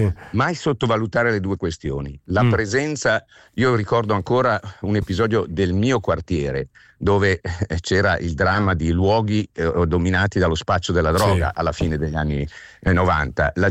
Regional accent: Milan, Lombardy, Italy; Io da milanese sono nato e ho vissuto negli anni, dagli anni 60 in poi, in un quartiere di periferia di Milano che era nato proprio per ospitare gli immigrati, Baggio, quartiere Olmi.

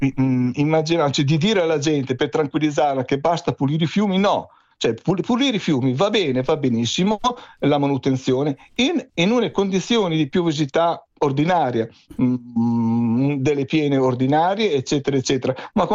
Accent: Cesena, Emilia-Romagna, Italy; io che sono romagnolo, sono di Cesena

